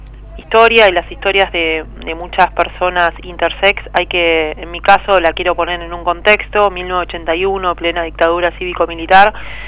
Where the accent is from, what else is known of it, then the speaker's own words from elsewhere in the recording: La Plata, Buenos Aires Province, Argentina; born there; Mirá, yo nací en La Plata el 5 de octubre de 1981